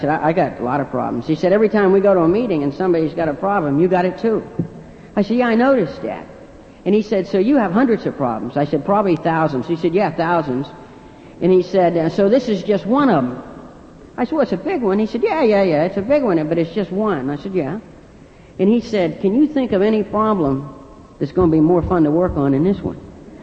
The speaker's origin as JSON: {"language": "English", "town": "Martins Ferry", "region": "Ohio", "country": "United States", "tie": "born or raised there", "said": "And I'm Irish. I won't tell you what church I went to. Give you a hint. Bingo. And I was born and raised in the Ohio Valley, just south of Pittsburgh, in a little town called Martins Ferry, Ohio."}